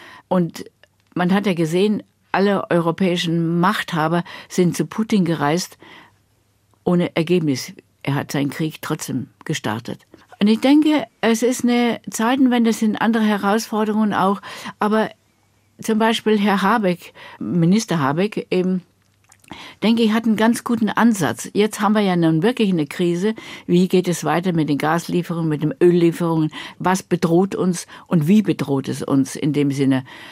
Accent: Germany; natürlich, wenn ich Englisch spreche, hört man es in meinem Akzent sowieso, automatisch verbunden, dass ich, also ganz klar, ich bin Deutsche.

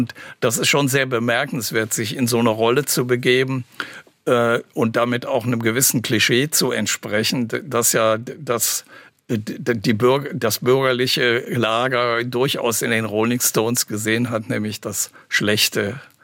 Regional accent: Aachen, North Rhine-Westphalia, Germany; moved away as an adult; now in Hamburg, Germany; und ich bin in Aachen groß geworden, habe die ersten 26 Jahre dort gelebt, bin dann aber sehr viel auf Tour gewesen danach und dann nach Hamburg gezogen.

